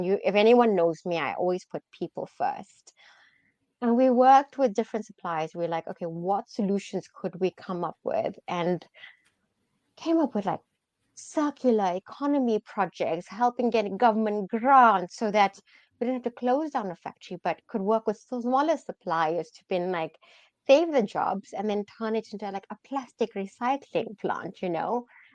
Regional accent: South Africa; moved away as an adult; So I grew up in uncertainty in South Africa.

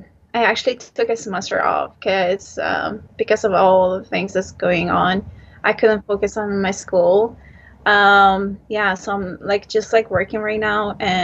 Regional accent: Kabul, Afghanistan; English is a second language; also born or lived in Iran; now in Canada; Okay, I grew up in Kabul. I studied like two classes, like first classes in Iran. Then we, like after Taliban left like Kabul, then like we came back to Afghanistan. I was in Afghanistan for like till grade like 11.

